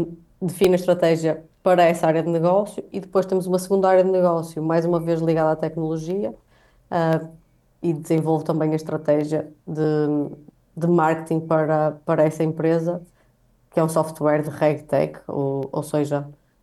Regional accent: Braga, Portugal; sempre me imaginei a ter uma carreira internacional e a viver fora de Braga, que é a minha cidade natal

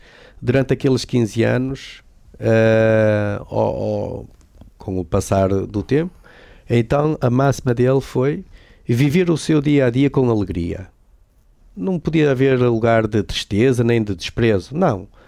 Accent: Lousado, Braga, Portugal; eu sou sócio aqui do Braga e também sou sócio do Gil Vicente e da minha terra do Desportivo de Lousado

